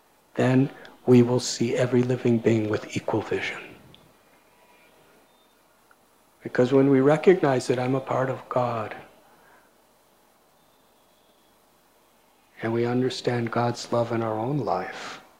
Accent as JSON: {"language": "English", "country": "United States", "tie": "born there", "said": "Because I was born in 1950 in the United States of America."}